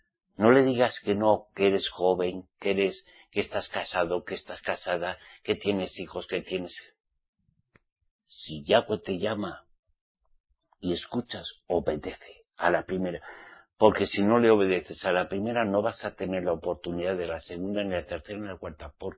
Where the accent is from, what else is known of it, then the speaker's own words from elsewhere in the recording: Spain; que es típico tomarse un carajillo cuando uno se levanta de la cama en mi tierra, España.